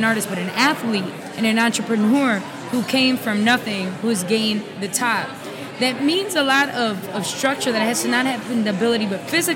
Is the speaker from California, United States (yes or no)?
no; St. Paul, Minnesota, United States; But honestly, as a St. Paul, my whole life is St. Paul. I'm from St. Paul. Love St. Paul.